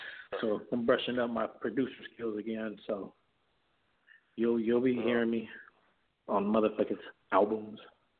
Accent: California, United States; I'm from the Central Valley, but the Bay is our cousin. So we're still, you know, they're just an hour away.

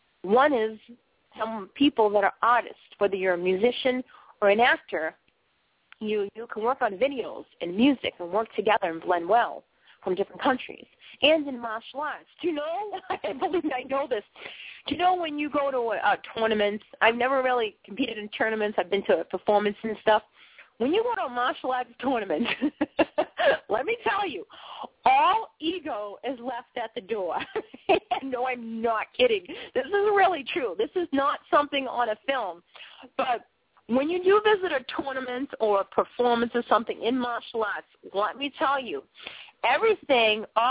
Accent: Boston, Massachusetts, United States; hey, listen, okay, I'm from Boston. I talk funny. How much more funny talking can I possibly be? I mean, come on, listen to my accent now.

